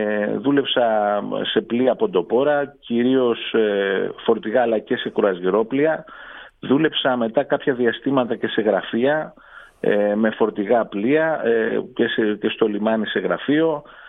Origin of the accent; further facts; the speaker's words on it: Piraeus, Attica, Greece; έχω συγγενείς από τη Βόρεια Ελλάδα. Αλλά γεννήθηκα και μεγάλωσα στον Πειραιά, όπου και εδώ μένω.